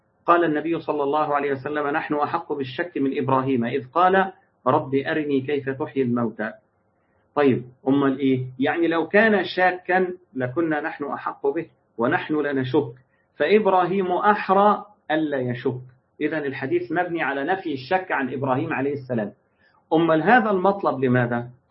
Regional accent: Egypt; والنهاردة عندنا في مصر بيطلعوا الناس بقرض بنكي للعمرة وللحج

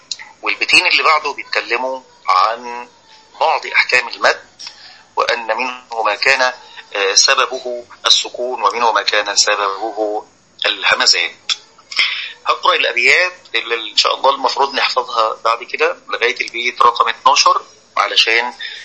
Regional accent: Egypt; التي نقرأ بها في بلدنا مصر

